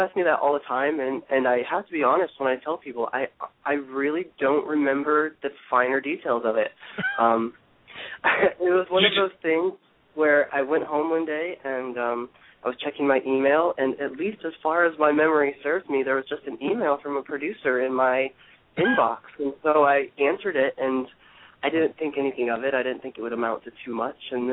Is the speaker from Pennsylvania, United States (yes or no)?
no; Ohio, United States; I'm 24. I'm from Ohio, and I'm a psychic medium.